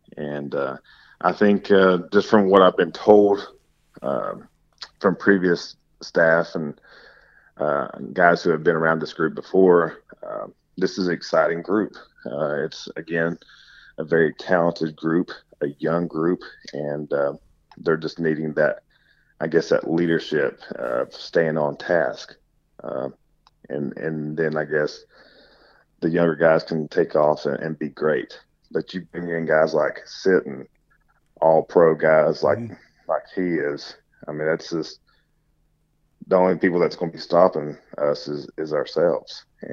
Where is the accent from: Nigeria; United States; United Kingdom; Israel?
United States; Tennessee; No, well, I'm originally from Tennessee, and we don't have a state income tax as well.